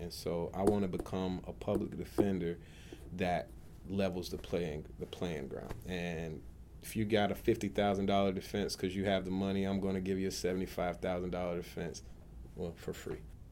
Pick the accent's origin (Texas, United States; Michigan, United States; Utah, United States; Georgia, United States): Georgia, United States; Atlanta; Where I grew up in Atlanta, cops hated you, period.